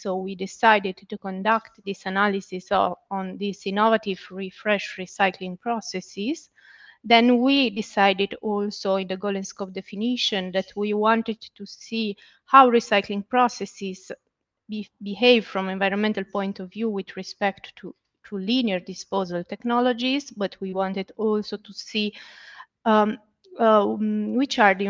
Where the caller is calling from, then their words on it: Bologna, Emilia-Romagna, Italy; From Italy, Bologna. Italy.